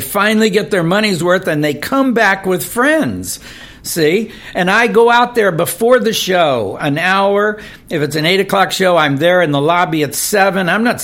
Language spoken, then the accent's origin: English; Tampa, Florida, United States; If they take you down to Florida, I'm from Tampa, Florida, we had a fishing reporter on the news.